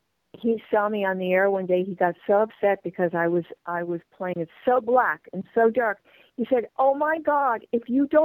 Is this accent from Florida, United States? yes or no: no; Barrington, Illinois, United States; Mark's from Decorah, Iowa, and I'm from Barrington, Illinois.